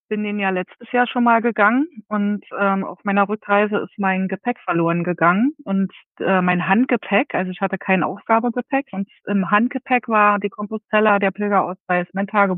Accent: Berlin, Germany; Das sage ich als Berlinerin.

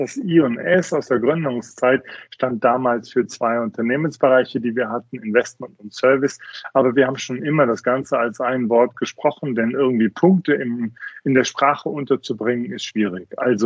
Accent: Bonn, North Rhine-Westphalia, Germany; born there; ich bin ja gebürtiger Bonner, habe in Bonn das begonnen alles.

